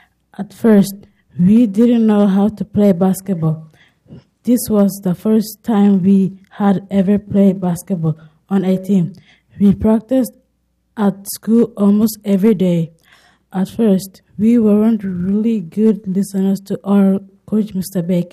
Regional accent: Kenya; born there; English is a second language; I come from Somalia. I was born in Kenya.

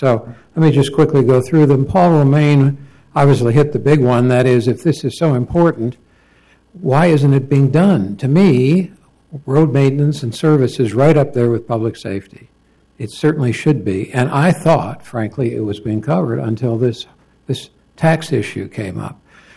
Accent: Chicago, Illinois, United States; now in Portland, United States; Now, I grew up in Chicago, and I saw the same thing.

